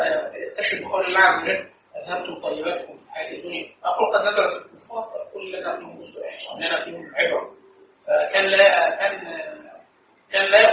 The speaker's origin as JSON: {"language": "Arabic", "country": "Egypt", "said": "لا احنا عندنا في مصر"}